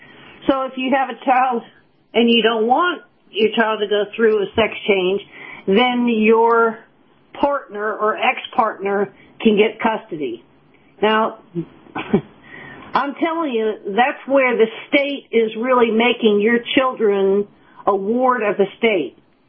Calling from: St. Petersburg, Florida, United States; from St. Pete.

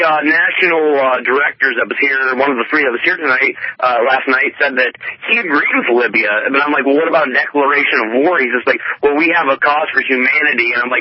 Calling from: Athens, Ohio, United States; I'm calling from Athens, Ohio

